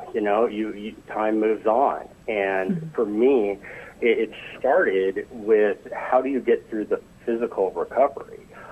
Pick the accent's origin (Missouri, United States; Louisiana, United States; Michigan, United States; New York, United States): Missouri, United States; High Hill; I'm from a small town that's much, much smaller than Hermiston. I grew up in High Hill, Missouri, which has a population of less than 200 now.